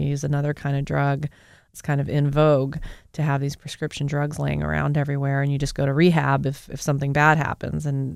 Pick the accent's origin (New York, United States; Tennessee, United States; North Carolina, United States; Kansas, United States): Kansas, United States; Well, and I'm lucky to have seen it, because growing up in Kansas or even living here, you know, I had to now kind of see that and live next to it.